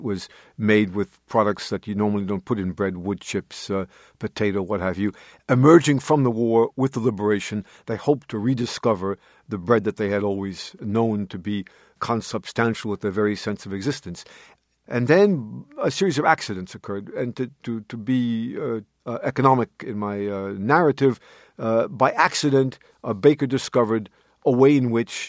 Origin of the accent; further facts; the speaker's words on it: United States; And it was very hard for me as an American.